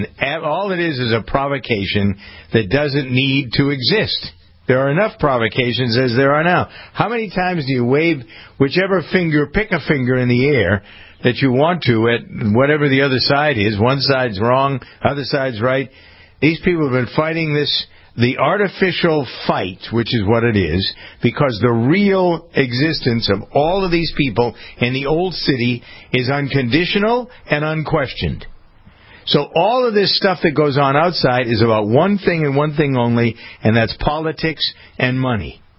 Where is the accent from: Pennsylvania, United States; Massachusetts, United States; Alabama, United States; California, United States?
Massachusetts, United States; Framingham; I'm living this in Framingham, my hometown, which has become a city.